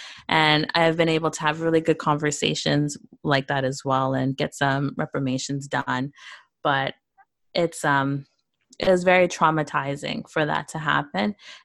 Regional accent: Canada; I know I'm Canadian, I'm based in Canada, but our products are in the US.

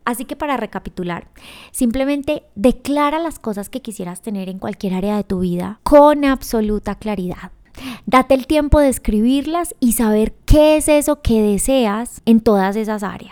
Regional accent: Colombia; soy de Colombia y me encanta bailar.

